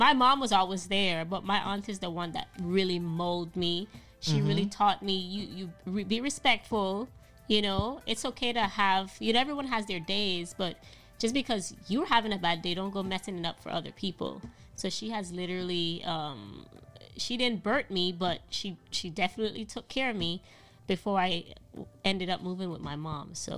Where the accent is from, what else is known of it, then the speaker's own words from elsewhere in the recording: U.S. Virgin Islands; I was born in the Virgin Islands. So my mom stayed in Texas, and I stayed in the Virgin Islands